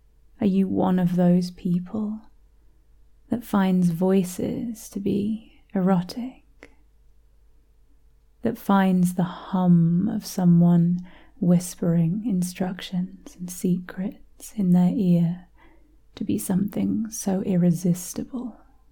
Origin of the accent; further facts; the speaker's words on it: United Kingdom; accent: British; Perhaps part of it, a large part of it probably, is my British accent.